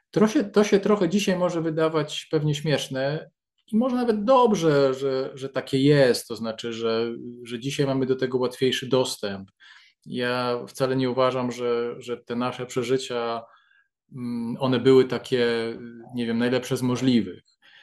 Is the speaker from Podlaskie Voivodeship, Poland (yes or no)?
no; Stalowa Wola, Subcarpathian Voivodeship, Poland; ja pochodzę ze Stalowej Woli